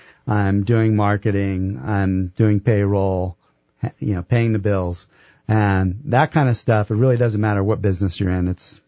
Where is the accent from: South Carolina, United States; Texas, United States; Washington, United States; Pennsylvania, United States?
South Carolina, United States; I actually came to New Mexico for the climbing. I grew up in South Carolina.